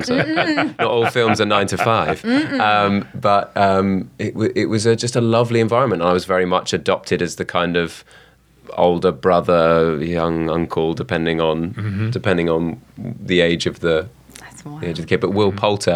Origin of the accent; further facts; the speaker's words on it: London, United Kingdom; I grew up in Merton Park, which is southwest London. My family is still near there, quite near to where the Wimbledon tennis stadium is.